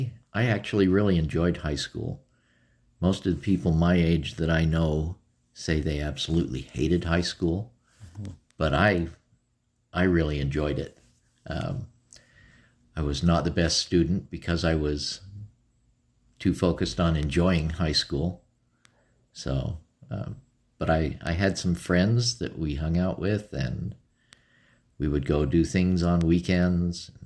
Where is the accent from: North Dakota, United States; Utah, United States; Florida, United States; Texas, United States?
Utah, United States; Riverton; I grew up in Riverton, Utah.